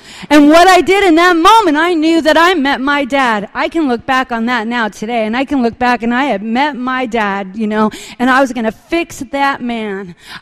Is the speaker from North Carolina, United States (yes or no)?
no; Bellingham, Washington, United States; in my hometown of Bellingham